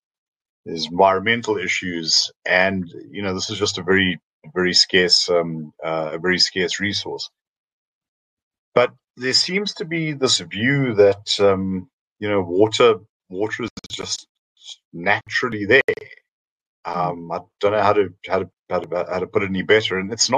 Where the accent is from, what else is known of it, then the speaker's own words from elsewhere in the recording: KwaZulu-Natal, South Africa; growing up in Northern Natal when there was a very severe drought